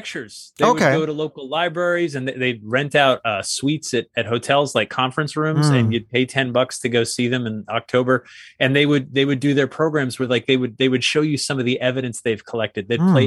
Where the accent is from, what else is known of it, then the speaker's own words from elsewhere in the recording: Sandy Hook, Connecticut, United States; And I grew up in Sandy Hook, Connecticut. And the next town over was Monroe, still is Monroe.